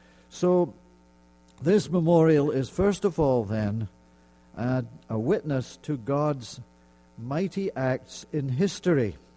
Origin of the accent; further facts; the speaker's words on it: Edinburgh, Scotland, United Kingdom; Now, the land of my birth is filled with such things. In fact, in my hometown in Edinburgh